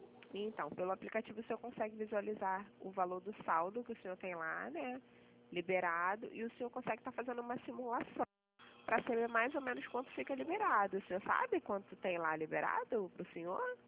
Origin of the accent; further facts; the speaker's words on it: Rio de Janeiro, Brazil; Sou do Rio de Janeiro.